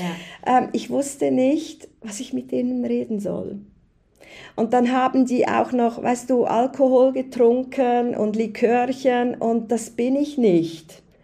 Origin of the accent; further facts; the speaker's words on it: Switzerland; für mich als Schweizerin, was ist ein Angang?